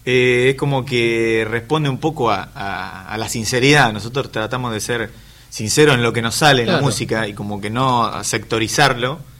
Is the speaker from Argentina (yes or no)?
yes; Tres Lomas, Buenos Aires Province, Argentina; now in Mar del Plata, Argentina; Nos fuimos a vivir a Mar del Plata, pero yo soy de Tres Lomas, mi hermano también, Gustavo es de Rosario y Rolly es de Villegas.